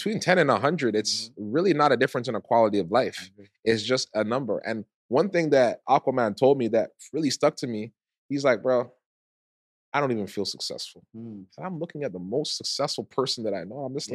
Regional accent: Toronto, Ontario, Canada; I'm from Toronto. Right. You don't invite people to your house.

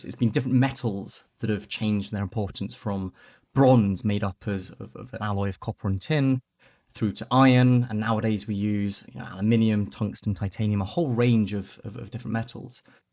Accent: Nairobi, Kenya; I grew up in Nairobi in Kenya when my family was living overseas.

